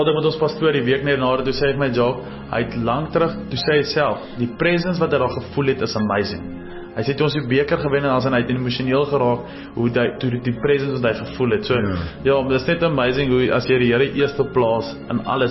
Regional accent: Potchefstroom, North West, South Africa; ek het groot geword in Potchefstroom. My hele familie is nog allemaal daar

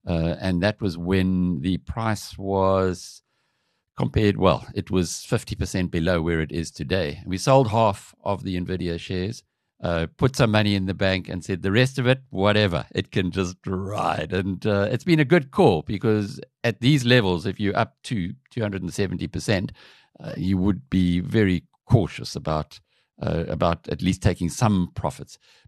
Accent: South Africa; in the same way as we as South African investors have looked to the US and a lesser extent Europe over the past decade or so.

